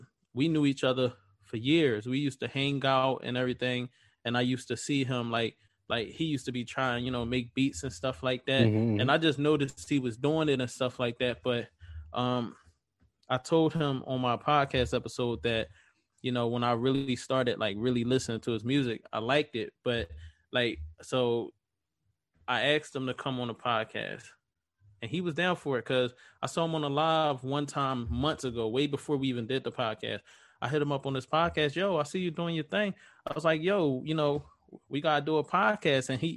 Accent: Philadelphia, Pennsylvania, United States; You know, I'm from Philly, so it's not a, you know, me and my I don't know if you...

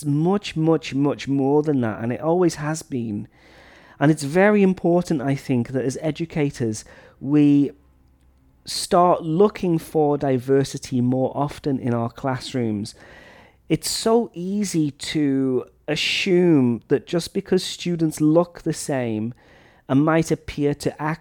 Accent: Wales, United Kingdom; Even in a small area like Northeast Wales, where I'm from, you know, people in Flint speak differently to people from Wrexham, who speak differently to people from Chester.

